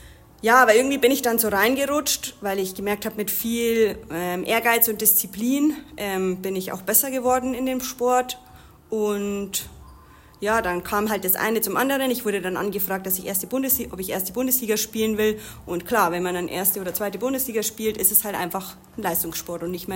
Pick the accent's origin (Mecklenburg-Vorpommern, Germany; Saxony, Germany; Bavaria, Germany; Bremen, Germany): Bavaria, Germany; Amberg; Ich komme aus Amberg. Ich bin 34 Jahre alt